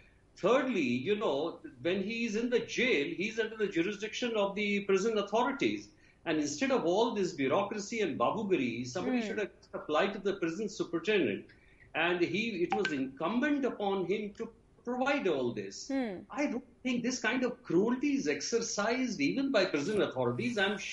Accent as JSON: {"language": "English", "region": "Jharkhand", "country": "India", "said": "I come from Jharkhand."}